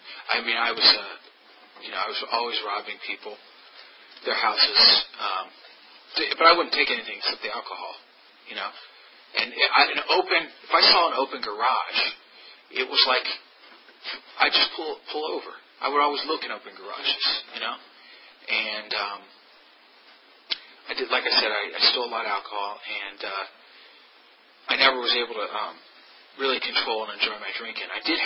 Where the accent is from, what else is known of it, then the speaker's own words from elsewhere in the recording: Virginia, United States; But I grew up in Fairfax County, and there was pretty much a drug counselor behind every bush.